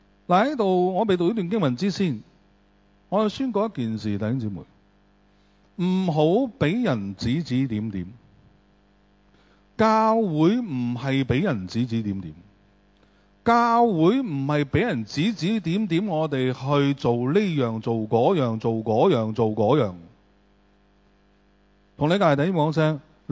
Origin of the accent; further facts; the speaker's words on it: Hong Kong; born there; 我老家喺新會，不過我香港出世